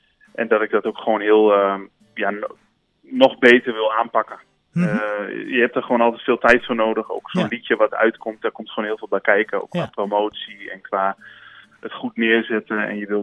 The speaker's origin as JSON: {"language": "Dutch", "town": "Almelo", "region": "Overijssel", "country": "Netherlands", "also_born_or_lived": "Tilburg", "said": "Ja, nee, ik ben Tukker van origine."}